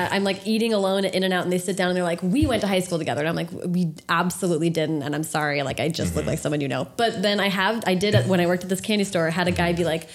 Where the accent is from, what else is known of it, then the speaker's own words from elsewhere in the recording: Seattle, Washington, United States; also born or lived in San Jose; So Seattle is where I have spent, that's where my family is. So I'll tell people I'm from Seattle. But I went to high school in San Jose